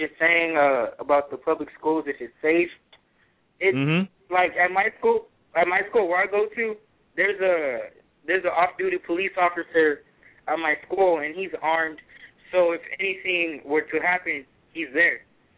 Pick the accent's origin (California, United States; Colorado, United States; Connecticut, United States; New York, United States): California, United States; Inglewood; born there; I was born in Inglewood, so I was born a nice part of Inglewood, and I went to a private school